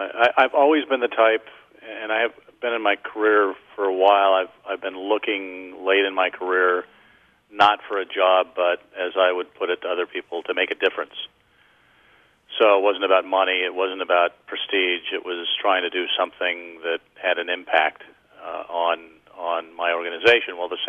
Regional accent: Santa Rosa, California, United States; also born or lived in Burbank; No, I'm California-born and bred. I was born in Burbank and raised in Santa Rosa. I spent virtually all my youth and my early adulthood in Santa Rosa

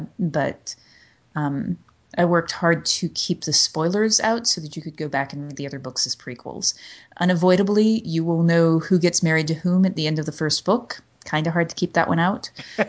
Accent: the South, United States; So I grew up in the South.

